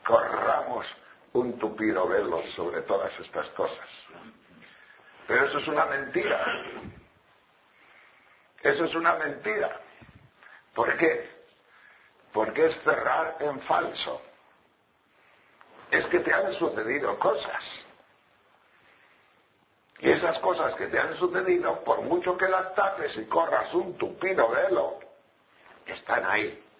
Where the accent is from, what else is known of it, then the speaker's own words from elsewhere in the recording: Spain; Es que yo soy español y no me suena eso.